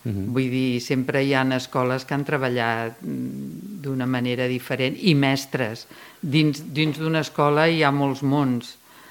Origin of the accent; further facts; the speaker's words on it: Ripollet, Catalonia, Spain; born there; Doncs vaig néixer al carrer Escoles el dia 7 del mes 7 a les 7 a Ripollet